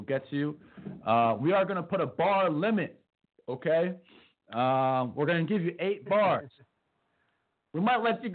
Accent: New Jersey, United States; I'm from New Jersey. I'm a Redskins fan, so it's all good.

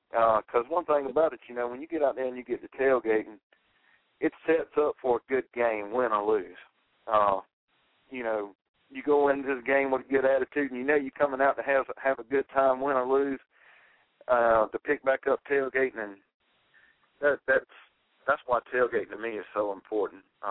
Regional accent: Newberry, South Carolina, United States; I'm from Newberry, and, you know, we're a small 2A school here.

